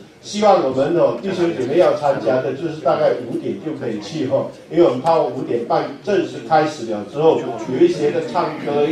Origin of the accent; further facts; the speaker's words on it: China; 那从这里可以让我们看到哦，就是我们华人，我们中国人呐、啊，我们每一个人都对这个幸福生活都有一种的向往